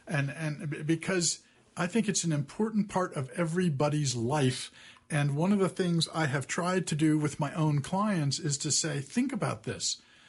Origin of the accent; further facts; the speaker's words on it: Italy; I grew up in Italy.